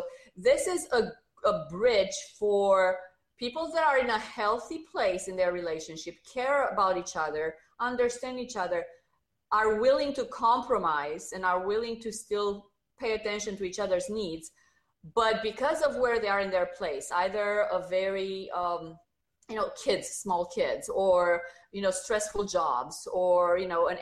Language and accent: English; Romania; English is a second language; now in United States; I'm sure you hear a slight accent. You know, I'm originally from Romania